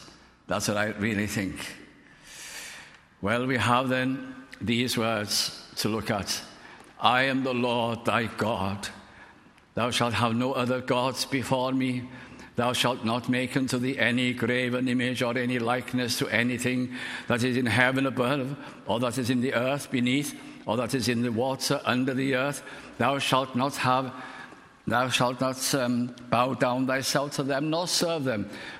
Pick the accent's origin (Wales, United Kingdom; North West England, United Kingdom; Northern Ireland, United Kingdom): North West England, United Kingdom; accent: Lancashire; I was brought up in Lancashire, Welsh community there, but also spoke the Lancashire dialect, as my father did.